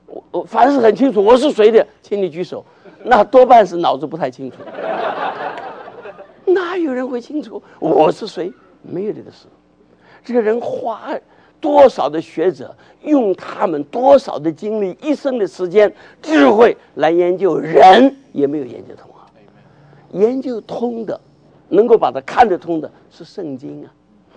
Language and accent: Chinese; China; moved away as an adult; 我们中国人呢，离乡背井啊，到一个另外一个国家，虽然也会讲英文，但常常我们讲的英文美国人不懂，美国人讲的英文我们不懂。